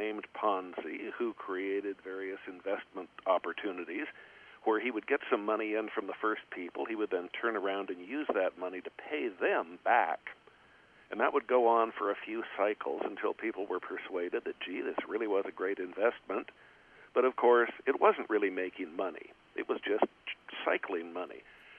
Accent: California, United States; I grew up in Southern California.

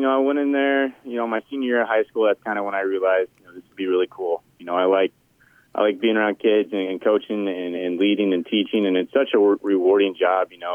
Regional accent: Clarinda, Iowa, United States; I grew up in Clarinda, Iowa.

